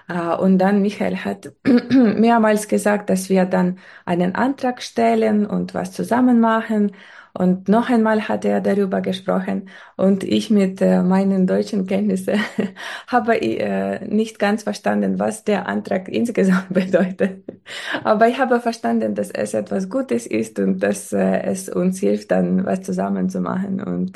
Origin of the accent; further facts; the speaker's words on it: Boyarka, Kyiv Oblast, Ukraine; German is a second language; Ich komme aus der Ukraine, aus der kleinen Stadt neben der Hauptstadt. Meine Stadt heißt Boerka, und ich bin jetzt auch zu Hause in der Ukraine